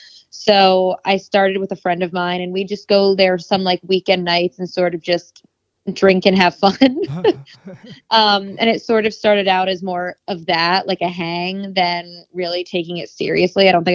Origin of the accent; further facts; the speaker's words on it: Brooklyn, New York, United States; Yeah, I'm from Brooklyn, Carroll Gardens, actually.